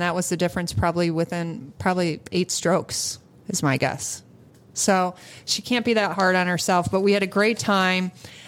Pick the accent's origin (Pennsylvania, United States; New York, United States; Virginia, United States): New York, United States; Rochester; I was just in Rochester. I'm born and raised in Rochester, and my kids are going to camp there this summer in New York.